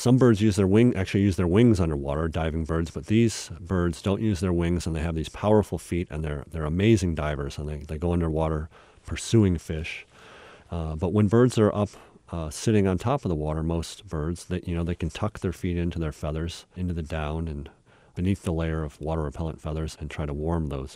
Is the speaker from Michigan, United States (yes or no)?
yes; Michigan, United States; Where I grew up in Michigan, there were southerly birds that were very rare when I was a kid. I lived at the northern end of their range